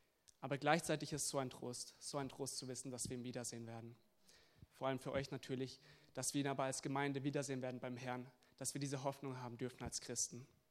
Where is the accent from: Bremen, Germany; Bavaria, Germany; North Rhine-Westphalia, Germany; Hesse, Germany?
Bavaria, Germany; Munich; bin 23 Jahre alt. Ich komme aus München ursprünglich und bin jetzt momentan in Herzhausen auf Berühr.